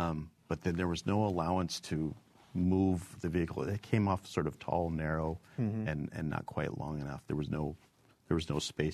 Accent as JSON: {"language": "English", "region": "Pacific Northwest", "country": "United States", "tie": "born or raised there", "said": "I grew up in the Pacific Northwest, so rain was, that's what we call"}